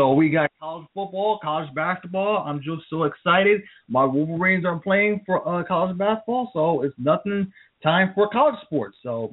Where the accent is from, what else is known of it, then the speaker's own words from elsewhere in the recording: Detroit, Michigan, United States; I'm from Detroit, by the way.